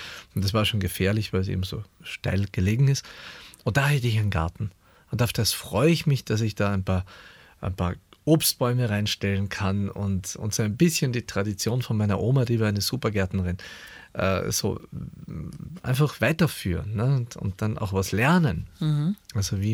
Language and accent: German; Klagenfurt, Carinthia, Austria; Also ich bin ja in Klagenfurt geboren. Mhm. Und wir haben also gleich in der Nähe vom Theater gewohnt eigentlich.